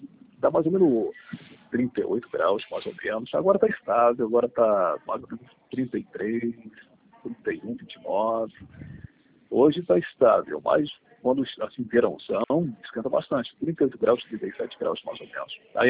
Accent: Angra dos Reis, Rio de Janeiro, Brazil; Eu nasci em Angra. Nasci em Angra. Eu tenho 37 anos, eu nasci em Angra, aqui em Angra.

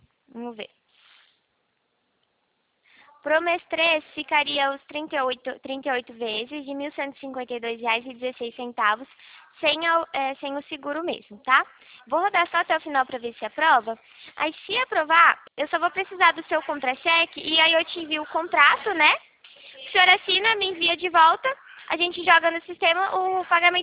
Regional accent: Rio Claro, São Paulo, Brazil; Rio Claro, São Paulo.

